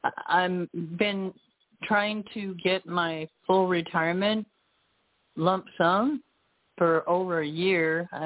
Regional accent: Alice, Texas, United States; Oh, I'm from Alice, Texas.

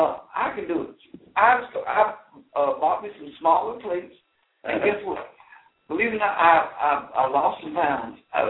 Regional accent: Texas, United States; I don't know about you, but I grew up in East Texas in the country.

